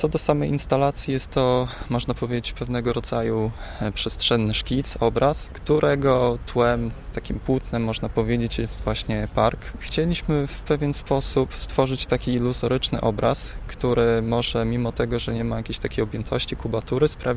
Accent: Podlaskie Voivodeship, Poland; bo wszyscy pochodzimy z województwa podlaskiego

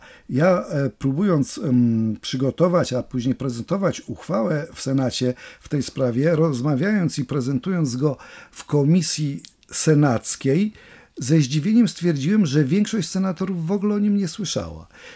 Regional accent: Tuchola, Kuyavian-Pomeranian Voivodeship, Poland; dlatego że ja jestem z Tucholi, to on przyjeżdżał tam często

